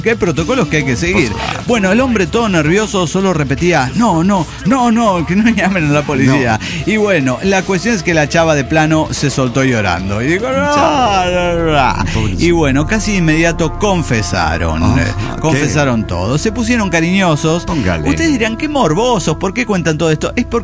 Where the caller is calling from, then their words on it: Mexico City, Mexico; reciban saludos y abrazos desde la mugrosa capital del smog, Ciudad de México.